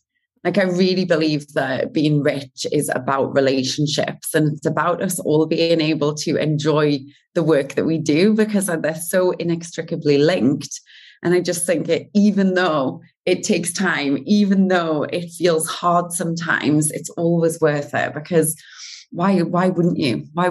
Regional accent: North East England, United Kingdom; accent: Geordie; I love reaching out to people with voice notes, with my dodgy Geordie accent.

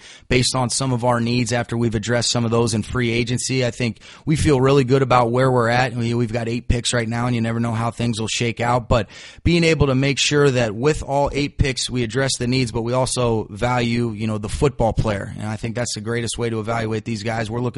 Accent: Atlanta, Georgia, United States; now in Los Angeles, United States; when I was really growing up in Atlanta, they were actually in the same division as the 49ers.

